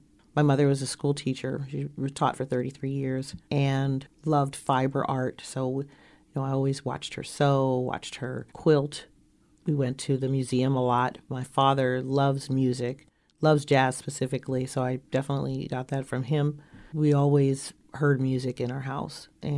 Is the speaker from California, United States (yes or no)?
no; Pittsburgh, Pennsylvania, United States; The cultural district is very different from what it was when I was growing up in Pittsburgh.